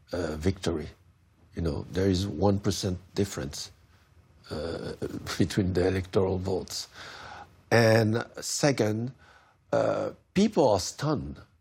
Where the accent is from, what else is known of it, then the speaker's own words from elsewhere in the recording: Haiti; You know, I come from Haiti. I grew up in a dictatorship, and I remember my parents, you know, whispering in the living room.